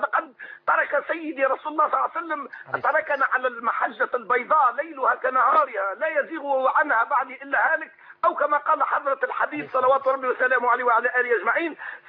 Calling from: Tunisia

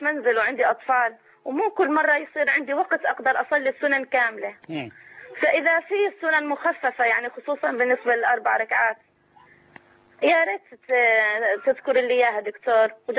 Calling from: Syria; لو سمحت أنا من سوريا.

